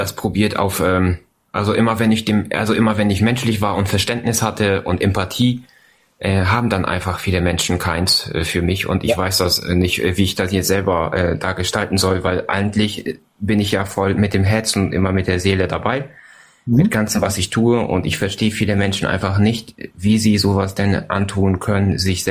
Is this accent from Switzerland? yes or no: no; Poland; German is a second language; now in Germany; Also, ne, also ich komme aus Polen, wohne in Deutschland schon seit 18 Jahren